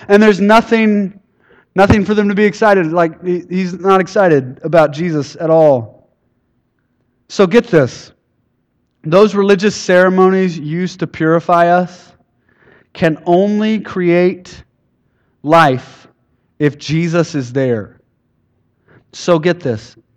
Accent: Brazoria, Texas, United States; No, it's in Texas, and it's south of Houston, right before you get to Freeport.

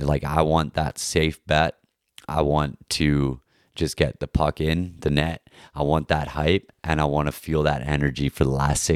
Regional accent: Canada; But I am so Canadian, and I love Canada so much.

